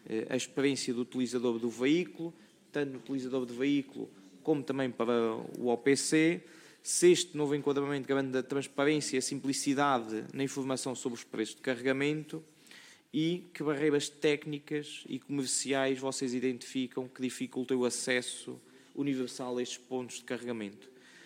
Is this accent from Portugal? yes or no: yes; Guarda, Portugal; ir daqui à Guarda de onde eu sou